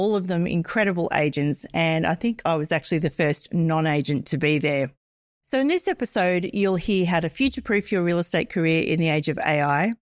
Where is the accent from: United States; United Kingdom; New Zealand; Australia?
Australia; New South Wales; I'm from the Central Coast of New South Wales originally